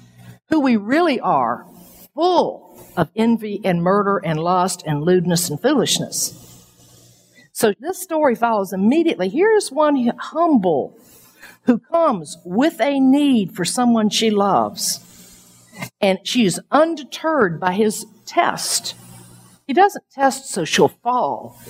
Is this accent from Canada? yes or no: no; Miami, Florida, United States; when I grew up in Miami in high school